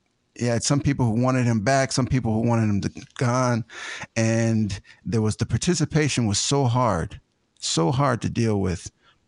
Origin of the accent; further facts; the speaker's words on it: Ashtabula, Ohio, United States; And I came from Ashtabula, which, you know, our record was 2-8.